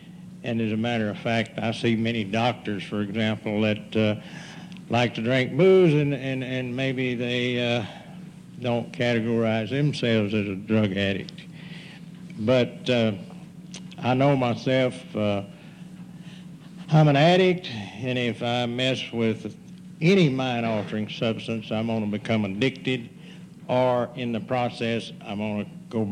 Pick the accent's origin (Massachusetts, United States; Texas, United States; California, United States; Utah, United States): Utah, United States; Moab; I come from Moab.